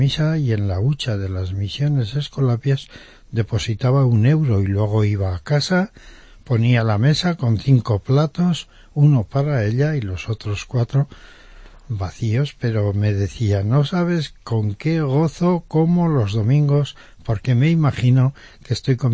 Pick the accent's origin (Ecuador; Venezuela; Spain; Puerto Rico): Spain; Aragon; Muy bien, pues yo soy un escolapio aragonés de la provincia de Teruel.